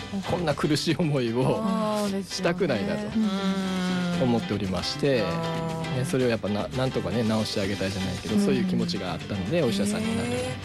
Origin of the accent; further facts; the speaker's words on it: Kumamoto, Japan; moved away as an adult; 熊本市内に、はい、住んでました。